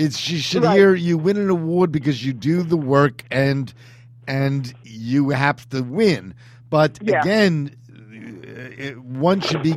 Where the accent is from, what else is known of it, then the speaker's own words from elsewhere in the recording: Brooklyn, New York, United States; see, I grew up in Brooklyn, and I grew up in an interracial environment.